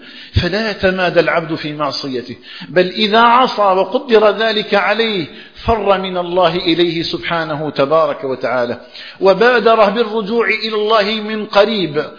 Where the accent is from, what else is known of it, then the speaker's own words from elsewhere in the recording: Algeria; اللهم اجعل بلدنا الجزائر آمنا مطمئنا